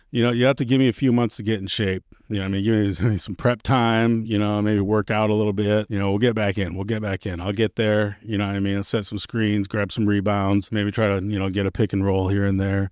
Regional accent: Buffalo, New York, United States; I was born and raised in Buffalo, so you have to understand, I'm fairly negative on these things to begin with.

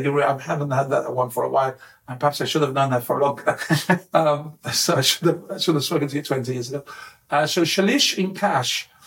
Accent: Gibraltar; because I'm from Gibraltar. So I know, when I grew up in Gibraltar, had family Morocco, not real family, but we originally came from Morocco, mm-hmm. 100 years ago.

